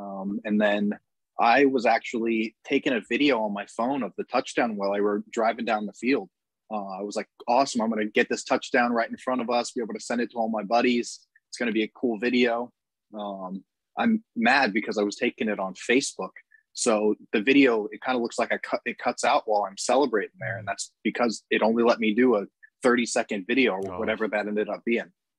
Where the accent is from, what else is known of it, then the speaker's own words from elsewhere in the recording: St. Petersburg, Florida, United States; But I grew up in St. Pete, so I've been a Bucks fan my whole life.